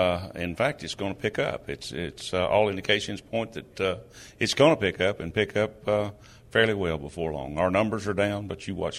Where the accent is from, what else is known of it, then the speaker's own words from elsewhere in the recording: Arkansas, United States; from Arkansas